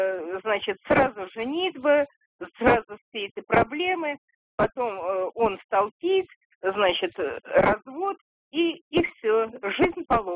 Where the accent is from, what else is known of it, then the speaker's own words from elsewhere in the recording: Saint Petersburg, Russia; Я из Петербурга